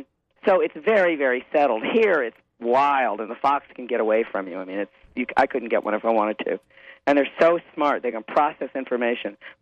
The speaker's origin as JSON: {"language": "English", "country": "United States", "said": "As an American, I was stunned."}